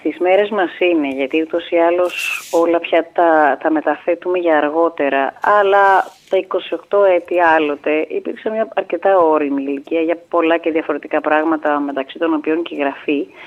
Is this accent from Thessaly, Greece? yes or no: yes; Karditsa, Thessaly, Greece; also born or lived in Larissa; γεννήθηκα στη Λάρισα, απλώς μεγάλωσα στην Καρδίτσα.